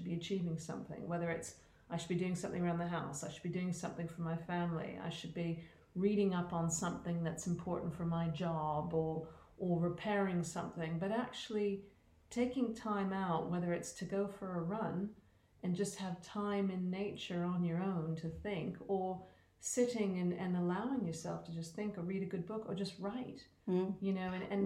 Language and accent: English; Halifax, Nova Scotia, Canada; coming from a relatively small part of the world. I mean, it's a city, not a town, but I'm from Halifax in Nova Scotia. And in my family, you know, we didn't have passports. No one had been to university.